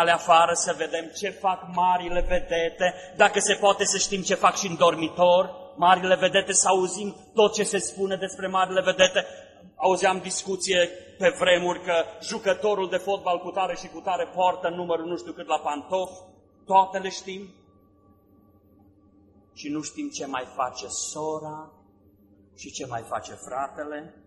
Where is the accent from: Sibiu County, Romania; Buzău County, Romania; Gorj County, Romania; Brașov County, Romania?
Sibiu County, Romania; Mediaș; sunt de la Mediaș și am stat vreo trei luni aici în biserica aceasta